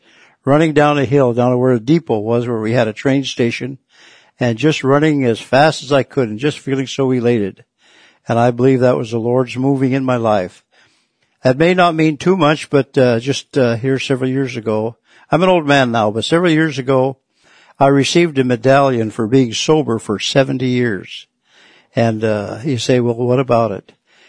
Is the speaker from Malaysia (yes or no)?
no; Cordova, Alaska, United States; born there; I was born in Cordova, Alaska. Actually, I've been called a hamburger Aleut. I don't know what that means to you, but my father was white and my mother was an Aleut